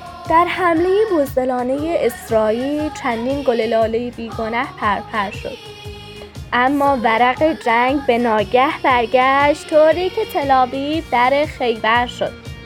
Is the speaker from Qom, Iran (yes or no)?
no; Isfahan, Iran; 14 ساله از ناحیه 5 اصفهان.